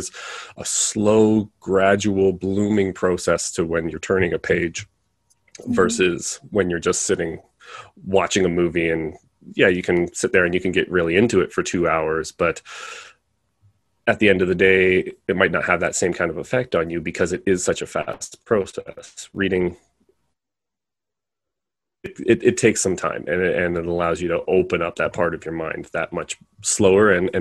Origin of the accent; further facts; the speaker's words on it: Canada; Being a Canadian, we only have sweet tea.